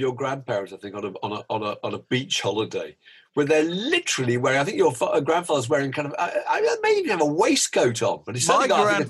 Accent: South East England, United Kingdom; But then again, southerners, we're from Hampshire.

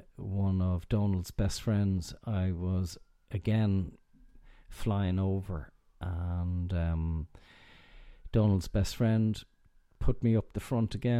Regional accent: Ireland; So we being Irish and you're abroad and one or two drinks and whatever

